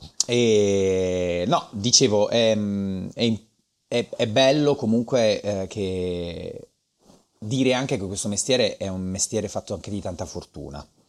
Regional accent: Trani, Apulia, Italy; Sono pugliese, vengo da Trani, ho iniziato che avevo 15 anni in una scuola di danza

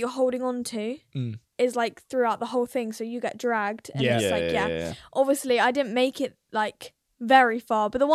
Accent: England, United Kingdom; well, sorry, I'm English.

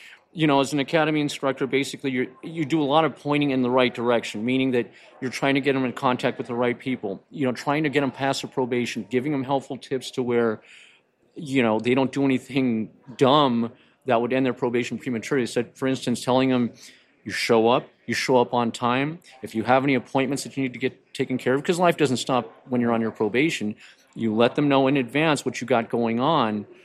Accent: California, United States; I am from California. I graduated from high school in 87.

